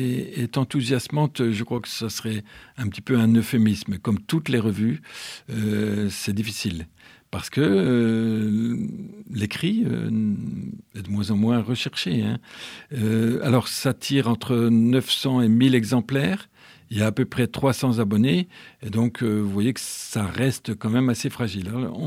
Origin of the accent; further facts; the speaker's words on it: Grand Est, France; Je suis originaire des Ardennes